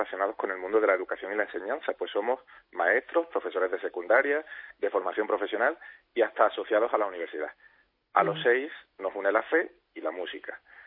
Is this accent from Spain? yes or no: yes; Málaga, Andalusia, Spain; Nosotros somos malagueños y vivimos nuestra fe en comunidades cristianas dentro del movimiento Mies, que significa Misioneros de la Esperanza, muy arraigado a la diócesis de aquí de Málaga.